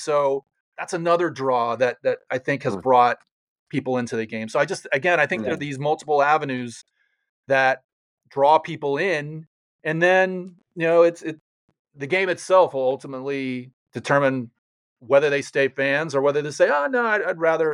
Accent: Fort Lauderdale, Florida, United States; I grew up in Fort Lauderdale, and I mean, the Strikers were our team.

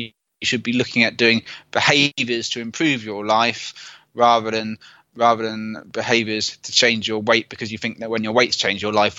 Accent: United Kingdom; I'm British, so it's probably roast dinner.

